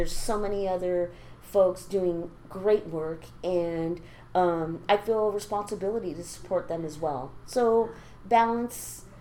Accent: Chula Vista, California, United States; born and raised in Chula, lived my 53 years here.

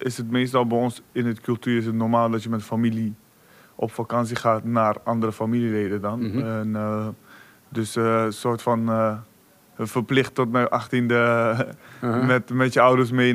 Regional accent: Netherlands; Maar ik ben in Nederland geboren. Dus en ik ben naar Nederland. Ben in Nederland naar school gegaan.

